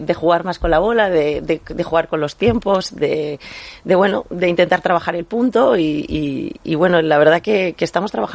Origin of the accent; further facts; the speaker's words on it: Cartagena, Region of Murcia, Spain; Cartagenera, pero bueno, siempre he vivido en La Manga del Mar Menor y bueno, ya desde los 18 un poco que despegué de allí, pero es como mi rincón de siempre